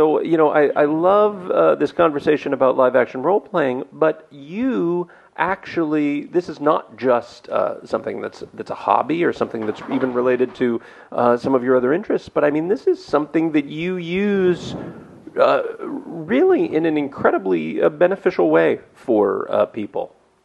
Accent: United States; because I am an American, and I don't care what's outside my borders.

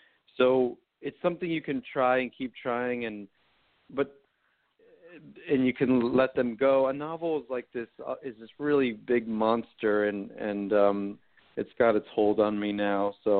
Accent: New Jersey, United States; I'm from New Jersey. The Reminders takes place in New Jersey.

